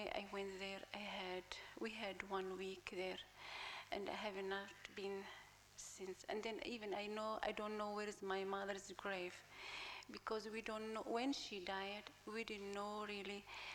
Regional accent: Jericho, West Bank, Palestine; English is a second language; also born or lived in Beit Jala; actually I was born in Beit Jala and I have been brought in Jericho.

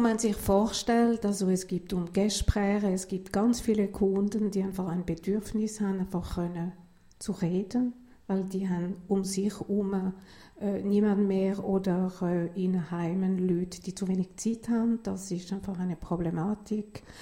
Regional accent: Lausanne, Vaud, Switzerland; weil ich bin in einer Familie aufgewachsen in Lausanne

